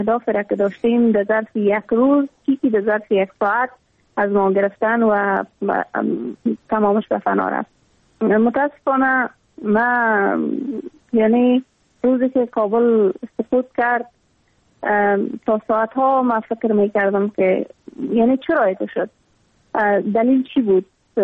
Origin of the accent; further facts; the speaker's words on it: Afghanistan; تمام مردم افغانستان و حداقل هم نسلای ما، کسایی که هم دوره ما هستن، هم سن سال ما هستن، ما در دامن جنگ زاده شدیم، اما تو در جنگ کلان شدیم